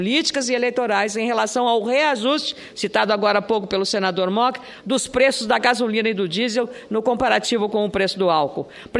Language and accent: Portuguese; Rio Grande do Sul, Brazil; Como gaúcha, aliás, agora quero reconhecer o empenho da Petrobras no meu estado.